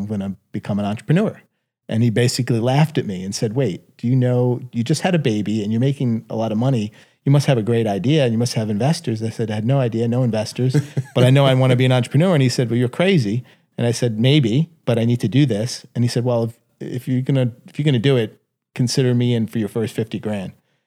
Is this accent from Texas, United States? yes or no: no; New York, United States; I grew up in New York